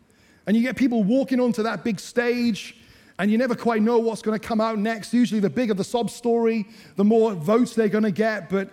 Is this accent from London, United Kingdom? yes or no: no; Wales, United Kingdom; Now, I'm from Wales. I reckon that was Welsh.